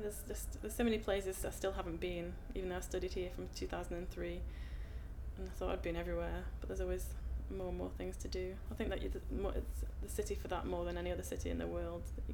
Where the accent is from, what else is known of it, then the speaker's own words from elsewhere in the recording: Stoke-on-Trent, West Midlands, United Kingdom; moved away as an adult; now in London, United Kingdom; I'm originally from Stoke-on-Trent in the West Midlands, and I moved down to London when I was 21 to study at art school, and then I've been living between here and there since